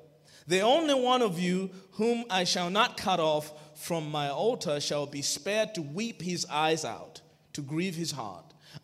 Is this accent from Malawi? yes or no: yes; Malawi; first language Chichewa; English is a second language; I speak two languages fluently, English and Chichewa. Chichewa is my mother tongue, and it is one of the most beautiful languages in the world.